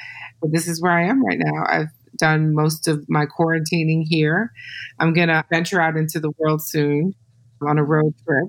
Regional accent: Detroit, Michigan, United States; from Detroit.

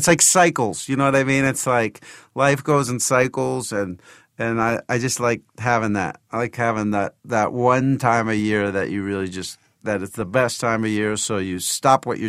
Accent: New Jersey, United States; Oh, I grew up in New Jersey.

